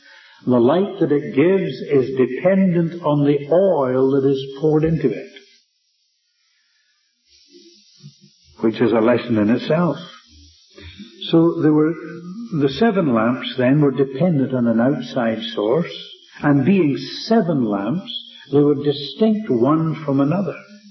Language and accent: English; Scotland, United Kingdom; Now, I'm a Scot, and I didn't think that was full value for my money.